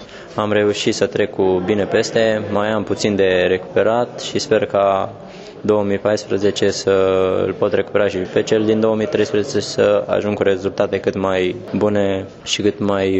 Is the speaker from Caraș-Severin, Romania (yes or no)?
yes; Reșița, Caraș-Severin, Romania; now in Bucharest, Romania; acolo sunt și colegi care am copilărit la Reșița